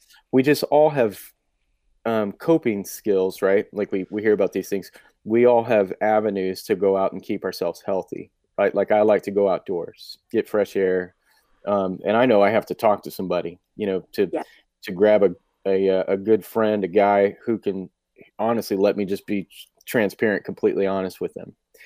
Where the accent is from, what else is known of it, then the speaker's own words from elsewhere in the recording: Austin, Texas, United States; I've learned because I'm from Austin, Texas, right? It's a couple million people.